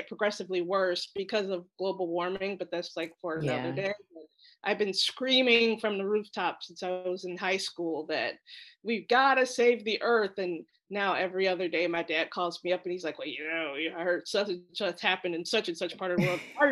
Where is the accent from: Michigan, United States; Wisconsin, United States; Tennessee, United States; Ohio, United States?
Ohio, United States; I'm from Ohio. So for me, 75 was like our summers.